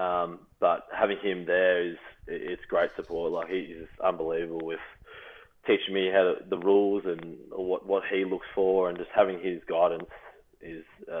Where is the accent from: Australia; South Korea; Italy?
Australia; basically being another Australian that sort of helped with any homesickness that might have happened